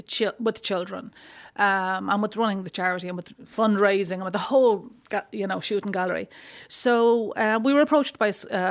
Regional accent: Ireland; And I'm Irish, blah, blah.

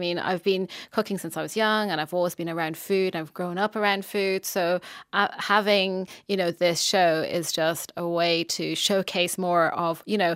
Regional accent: Dublin, Leinster, Ireland; Yes. So I grew up in Dublin. Yeah. And so my parents moved here like 40 something years ago now.

